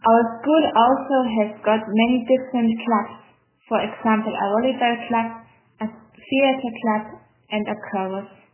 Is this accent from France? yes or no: no; Germany; English is a second language; and I'm from Germany